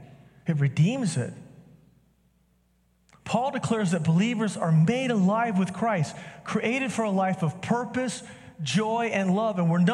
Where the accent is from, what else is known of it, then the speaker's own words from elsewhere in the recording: Texas, United States; I'm from Texas. I'm Southern.